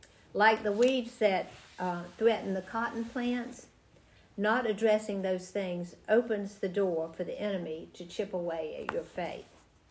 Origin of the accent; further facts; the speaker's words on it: Georgia, United States; I grew up in South Georgia, where cotton fields dotted the landscape.